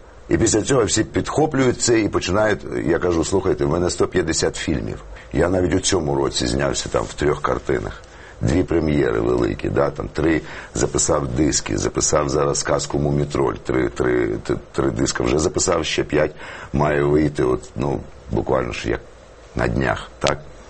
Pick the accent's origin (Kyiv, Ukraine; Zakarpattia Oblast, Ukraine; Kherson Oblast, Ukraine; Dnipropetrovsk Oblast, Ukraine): Kyiv, Ukraine; а потім я народився тут, як киянин. Корінний.